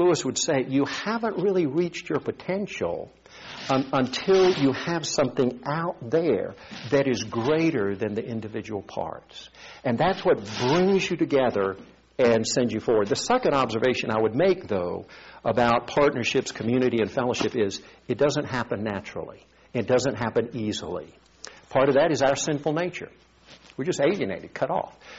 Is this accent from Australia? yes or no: no; South Korea; You know, growing up in Korea, I rarely, if ever, used the pronouns I, my, me, or mine.